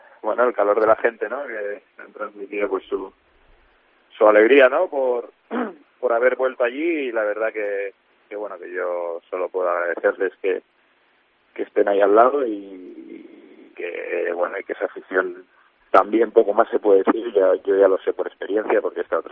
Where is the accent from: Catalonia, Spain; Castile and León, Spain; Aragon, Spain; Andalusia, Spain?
Catalonia, Spain; Cornellà de Llobregat; Yo soy de Cornellá.